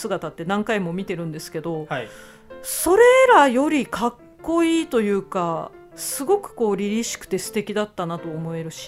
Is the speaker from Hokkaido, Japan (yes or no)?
yes; Sapporo, Hokkaido, Japan; 私の出身地である札幌出身なんで